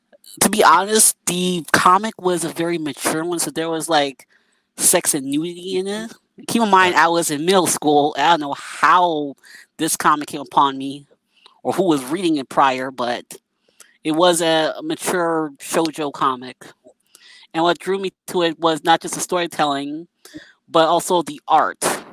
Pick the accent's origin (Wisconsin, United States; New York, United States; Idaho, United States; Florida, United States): New York, United States; New York City; New York City. I don't want to specify any more than the city.